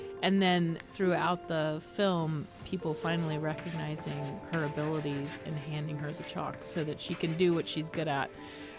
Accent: Maryland, United States; I grew up in Maryland in a small rural place.

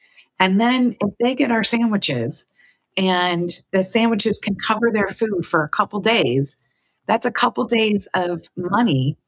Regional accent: Washington, District of Columbia, United States; now in Atlanta, United States; And I grew up in the Washington, D.C. area, not in Atlanta. Here now in Atlanta, we belong to a synagogue

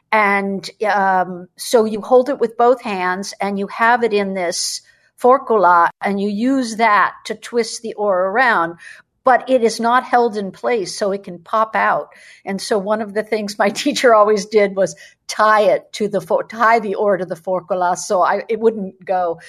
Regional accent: United States; But the funny part was, I'm an American. My teacher is an American.

